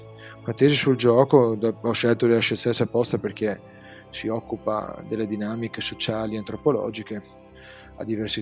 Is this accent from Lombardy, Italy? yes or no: no; Veneto, Italy; accent: north-eastern Italian; oltretutto abitando nel nord-est, come si sente nel mio accento chiarissimo